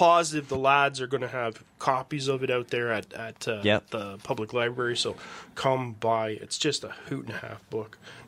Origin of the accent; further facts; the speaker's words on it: Ennismore, Ontario, Canada; But I'm from Ennismore, right?